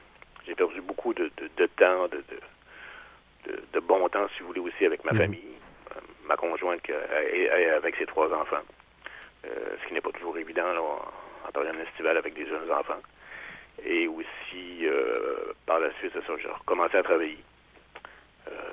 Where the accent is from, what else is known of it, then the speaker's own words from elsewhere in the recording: Quebec, Canada; now in Rimouski, Canada; je suis un Gaspésien natif.